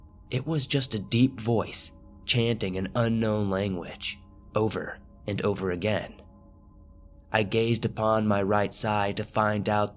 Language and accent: English; Strathroy, Ontario, Canada; The house itself is located near my hometown of Strathroy, Ontario.